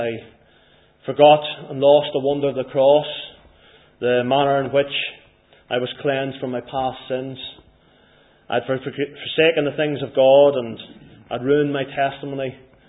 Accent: Northern Ireland, United Kingdom

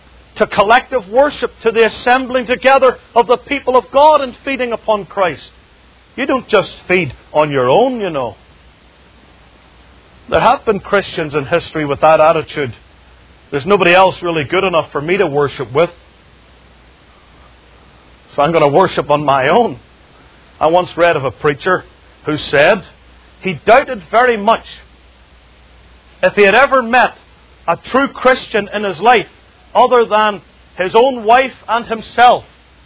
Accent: United Kingdom; I come from the United Kingdom. There are millions of them all over the place, so it's very plentiful. I grew up eating lamb

